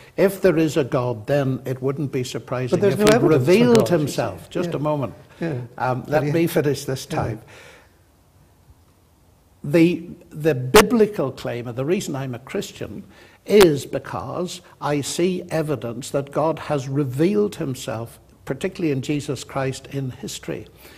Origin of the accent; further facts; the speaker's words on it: Northern Ireland, United Kingdom; born there; I was born in Ireland, Peter, and my parents were Christians